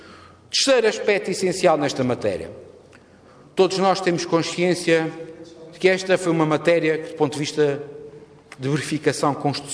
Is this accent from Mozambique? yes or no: no; Azores, Portugal; O que é que me choca a mim, como açoriano, é ver um trabalhador que tenha que trabalhar mais horas